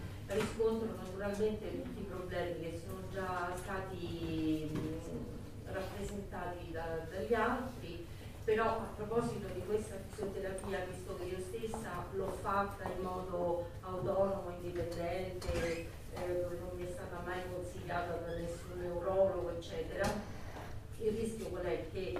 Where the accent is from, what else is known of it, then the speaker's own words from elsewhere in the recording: Rome, Lazio, Italy; Buongiorno, io sono di Roma